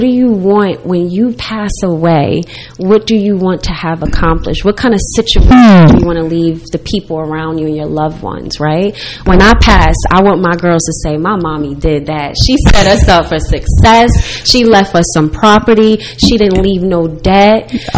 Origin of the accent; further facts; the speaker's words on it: Jersey City, New Jersey, United States; So I'm that girl from Jersey City, right?